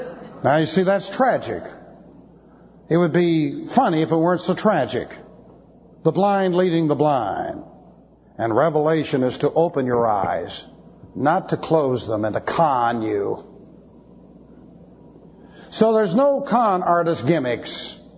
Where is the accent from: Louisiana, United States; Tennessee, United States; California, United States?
California, United States; Beverly Hills; This happened when I lived in California. I grew up in Beverly Hills.